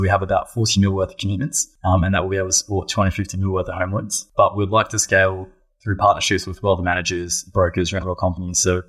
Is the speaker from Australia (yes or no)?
yes; Australia; I'm from Australia